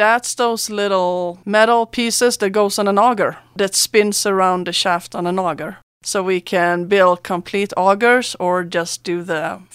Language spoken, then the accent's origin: English; Sweden; English is a second language; now in San Luis Valley, United States; I'm from Sweden.